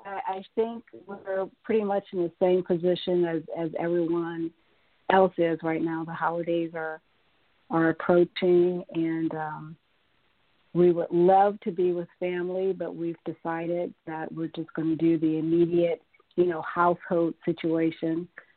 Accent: Akron, Ohio, United States; so I'm from Akron, Ohio, and I started my undergrad in Akron

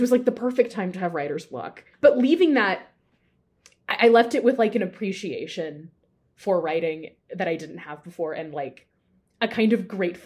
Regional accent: Bakersfield, California, United States; No, I went to Bakersfield College back in my hometown for 2 years as a theater major

